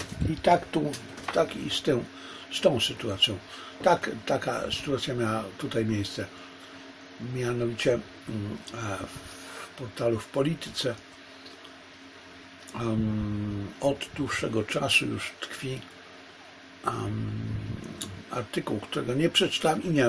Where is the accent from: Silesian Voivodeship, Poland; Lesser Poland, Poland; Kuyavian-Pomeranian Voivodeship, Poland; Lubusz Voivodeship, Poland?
Silesian Voivodeship, Poland; Zabrze; urodziłem się w Zabrzu, wychowałem się w Zabrzu. Jako że jestem rocznik 50, więc to Zabrze to jeszcze był w ogromnej części Hindenburg, przedwojenny.